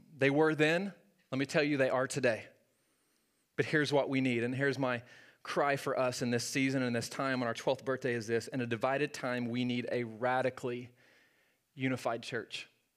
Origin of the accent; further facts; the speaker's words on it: Norman, Oklahoma, United States; And I grew up in Norman, so it's like, it's in me, right?